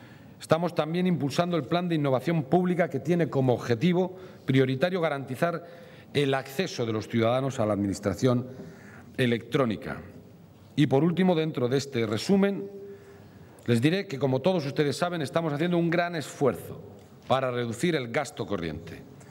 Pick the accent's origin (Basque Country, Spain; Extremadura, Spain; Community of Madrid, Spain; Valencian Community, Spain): Basque Country, Spain; Todos somos igualmente vascos y reivindicamos con orgullo el serlo.